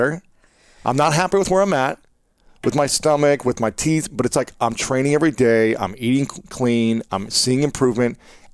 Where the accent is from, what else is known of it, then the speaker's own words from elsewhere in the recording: Ohio, United States; I grew up saying pop in Ohio.